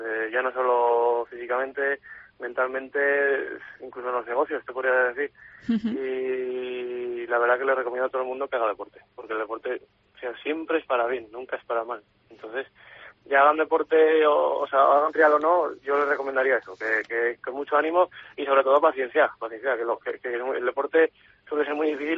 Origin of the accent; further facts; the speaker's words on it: Spain; los españoles somos